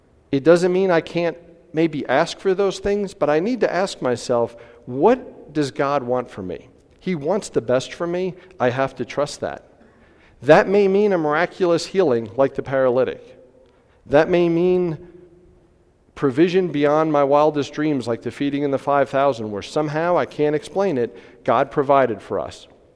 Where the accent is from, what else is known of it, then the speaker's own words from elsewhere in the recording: New Jersey, United States; we brought a kid who wasn't really familiar with church to Vacation Bible School when I grew up in New Jersey.